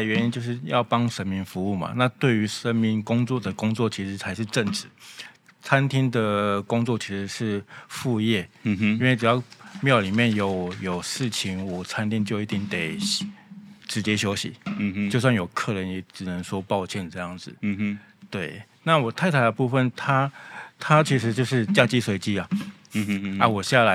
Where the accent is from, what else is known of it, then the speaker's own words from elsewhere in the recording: Keelung, Taiwan; now in Changhua, Taiwan; 我是基隆人，基隆渔港的小孩。